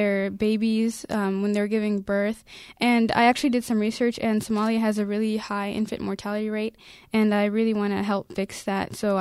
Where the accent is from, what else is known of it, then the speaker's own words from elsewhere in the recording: Minnesota, United States; Yeah, I'm really used to snow since I grew up in Minnesota.